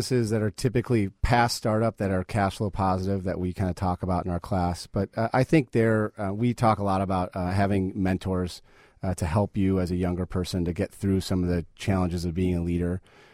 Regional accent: Chicago, Illinois, United States; I'm a Chicagoan by heart, and I'm an optimist by heart.

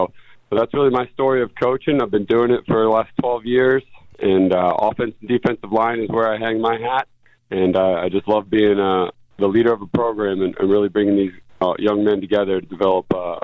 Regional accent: Pennsylvania, United States; So I'm from Pennsylvania, grew up, played football there, got recruited, went to the University of New Hampshire in New Hampshire

